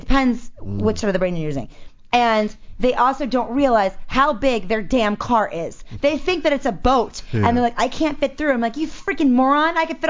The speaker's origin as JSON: {"language": "English", "region": "East Coast", "country": "United States", "tie": "born or raised there", "said": "And I grew up on the East Coast. I'll tell you what, East Coast drivers are way better than over"}